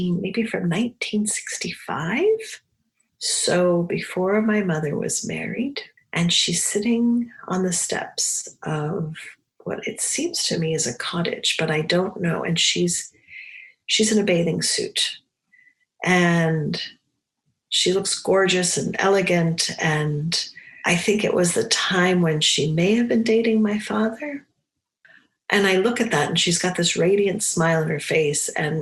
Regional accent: New England, United States; I grew up in New England, not so far from the ocean.

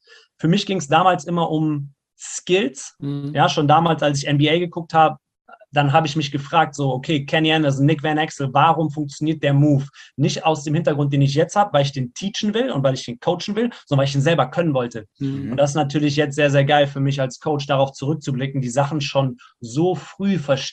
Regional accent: Siegen, North Rhine-Westphalia, Germany; von Siegen, wo ich herkomme, nach Hagen gefahren bin

